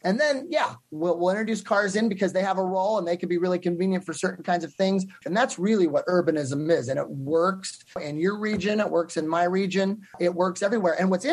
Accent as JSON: {"language": "English", "town": "Fresno", "region": "California", "country": "United States", "tie": "born or raised there", "said": "And then 2014, the mayor of my hometown recruited me to come back. And she said, hey, bring what you learned. We're ready for you here now. Fresno is going to do really cool stuff downtown."}